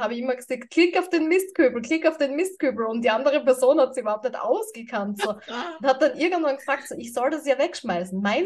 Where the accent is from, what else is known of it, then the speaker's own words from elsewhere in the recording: Styria, Austria; bei uns in der Steiermark